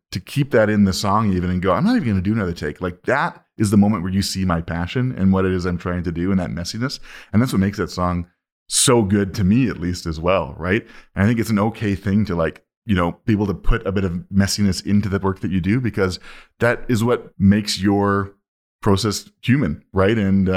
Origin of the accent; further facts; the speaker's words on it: Calgary, Alberta, Canada; We're recording in Calgary now. I am in Calgary. I've lived in Calgary my whole life. I have not lived anywhere else besides Calgary. This has been like my hometown. My family is from Edmonton and Saskatchewan